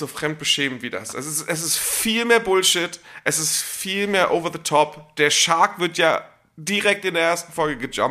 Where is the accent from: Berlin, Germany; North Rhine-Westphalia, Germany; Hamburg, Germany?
Hamburg, Germany; wenn ich reden höre, ne, wohne ich wieder in meiner Heimat.